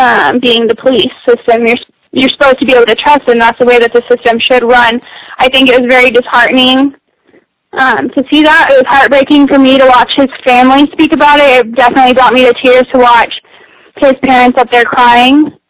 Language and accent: English; Emporia, Kansas, United States; also born or lived in Goddard, United States; I grew up in Emporia, Kansas. Probably only 50% white, I would say a good 30% Hispanic, and the rest being Asian and black.